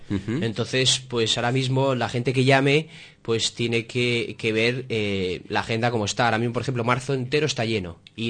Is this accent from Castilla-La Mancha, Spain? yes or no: no; Madrid, Community of Madrid, Spain; also born or lived in United States; Yo soy de Madrid, sí.